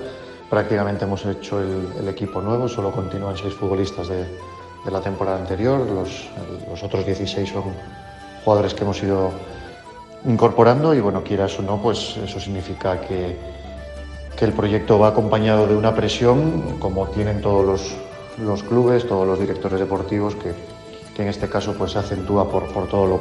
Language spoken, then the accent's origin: Spanish; Asturias, Spain; moved away; más siendo asturiano, que llevaba 15 años fuera de Asturias, y volver y además volver a una ciudad como Avilés